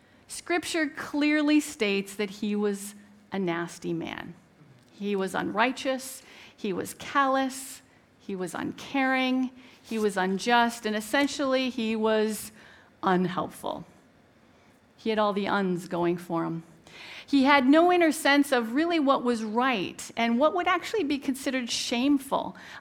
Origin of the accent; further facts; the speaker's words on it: Canada; She had snow to shovel because we're Canadian.